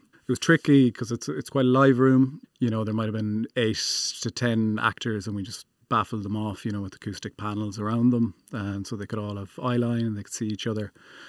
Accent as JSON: {"language": "English", "town": "Inishbofin", "region": "Connacht", "country": "Ireland", "said": "I'm from Inishbofin."}